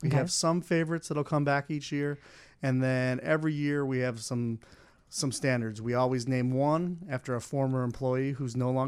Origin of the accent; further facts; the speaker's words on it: Rockford, Illinois, United States; Originally grew up in Rockford, born and raised.